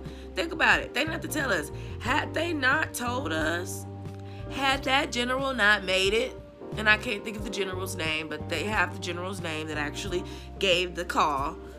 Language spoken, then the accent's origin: English; the South, United States; somebody that's born and raised in the South, everything in me, every bone in me is Southern.